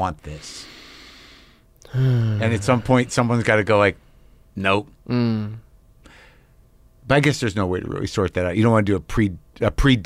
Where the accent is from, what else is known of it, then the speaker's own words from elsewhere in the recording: New Mexico, United States; Because I went to Taos and I grew up in New Mexico.